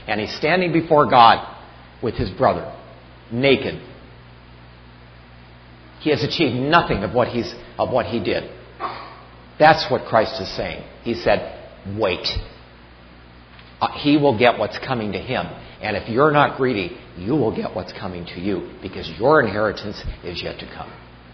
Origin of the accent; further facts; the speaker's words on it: Los Angeles, California, United States; Now, I'm from Los Angeles, and I met one person who lived in Beverly Hills.